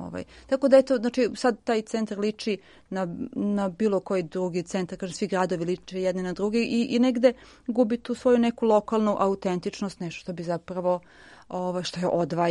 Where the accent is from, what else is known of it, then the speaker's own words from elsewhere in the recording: Aleksinac, Southern and Eastern Serbia, Serbia; pošto sam ja poreklom iz Aleksinca